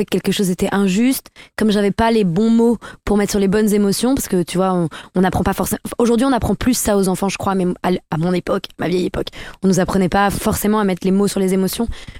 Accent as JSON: {"language": "French", "town": "Asnières-sur-Seine", "region": "Île-de-France", "country": "France", "tie": "born or raised there", "said": "J'ai grandi à Asnières-sur-Seine, donc c'est dans le 92, donc proche banlieue."}